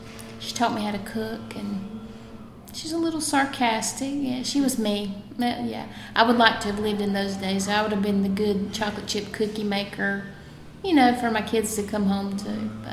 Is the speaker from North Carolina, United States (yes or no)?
yes; Newton Grove, North Carolina, United States; I did. I grew up in Newton Grove, which is about 8 miles from here, so not far at all.